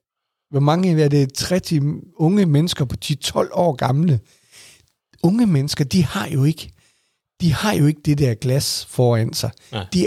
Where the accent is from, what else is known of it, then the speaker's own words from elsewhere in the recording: Aarhus, Central Denmark Region, Denmark; borgmesteren i Aarhus, hvor jeg kommer fra